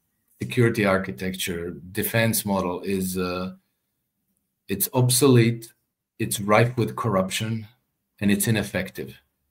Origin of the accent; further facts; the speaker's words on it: Croatia; I'm from Croatia, and Croatia joined NATO, I think, in 2006.